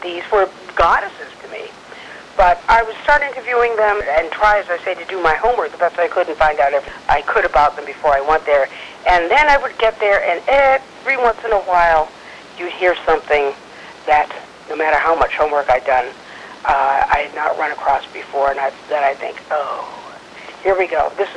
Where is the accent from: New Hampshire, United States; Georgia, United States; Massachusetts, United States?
Massachusetts, United States; I'm from Massachusetts myself, so that seems like, you know, I don't know why we can't catch up with my home state.